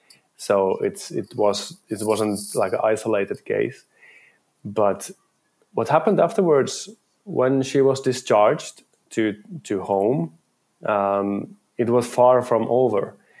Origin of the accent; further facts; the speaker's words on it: Finland; I actually then started importing into my home country, Finland